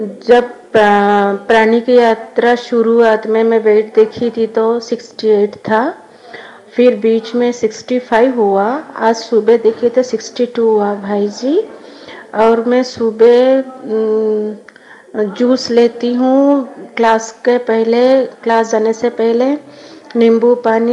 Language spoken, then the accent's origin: Hindi; Sambalpur, Odisha, India; मैं संबलपुर ओडिशा से हूँ, मेरा उम्र है 52